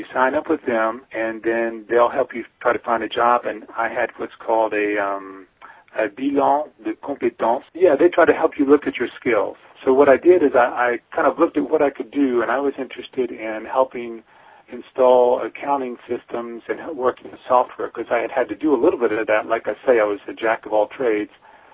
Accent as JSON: {"language": "English", "country": "United States", "lives_now": "France", "said": "I'm an American person who's married to a French lady. And so we've been here for 10 years. We got here in 2003."}